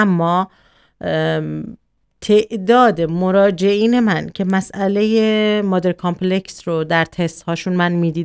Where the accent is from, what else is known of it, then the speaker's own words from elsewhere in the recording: Iran; moved away; مخصوصا ما که خارج از ایران هستیم به دلیل اینی که مسئله زبان داریم خیلی زیاد، مسئله در واقع زبان مادری داریم